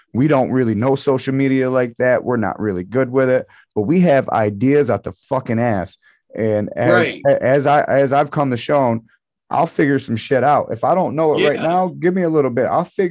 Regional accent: North Carolina, United States; Listen, I'm from Robinson County, North Carolina, and it's a little weird.

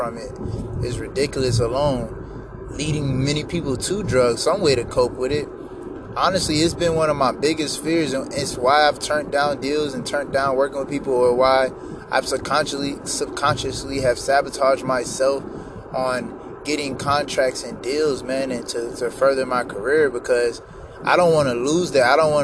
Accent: Atlanta, Georgia, United States; I mean, growing up in Atlanta, it's the same thing.

